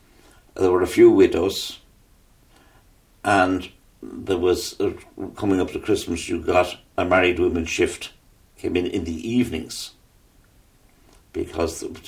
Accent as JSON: {"language": "English", "town": "Dublin", "region": "Leinster", "country": "Ireland", "tie": "born or raised there", "said": "Well, I grew up in Dublin, and as far as I was concerned, it was there when you went on the number 12 bus"}